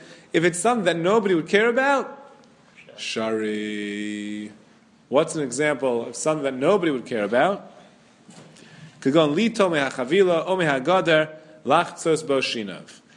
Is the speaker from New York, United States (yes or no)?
yes; Brooklyn, New York, United States; I remember when I grew up on Avenue J in Flatbush